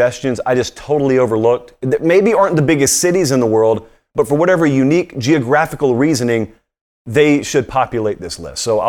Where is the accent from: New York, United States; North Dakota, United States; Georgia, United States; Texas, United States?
Georgia, United States; Columbus; now in Nashville, United States; So I had Atlanta, which is an hour north of where I grew up in Columbus, Georgia.